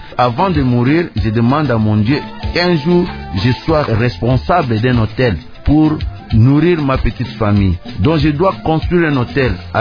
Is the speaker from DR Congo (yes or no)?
yes; DR Congo; je suis congolais